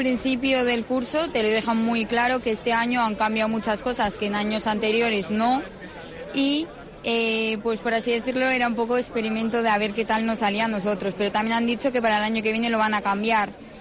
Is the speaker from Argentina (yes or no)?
no; Cayón, Cantabria, Spain; De Cayón.